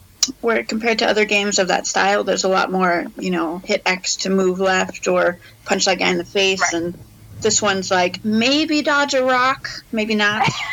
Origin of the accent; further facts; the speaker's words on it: Montana, United States; now in Idaho, United States; I'm originally from Montana, but I now live in Idaho.